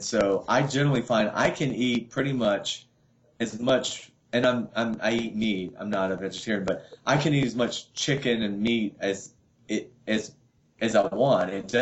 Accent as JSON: {"language": "English", "region": "the South", "country": "United States", "said": "I'm from the South, so my weakness is everything's fried."}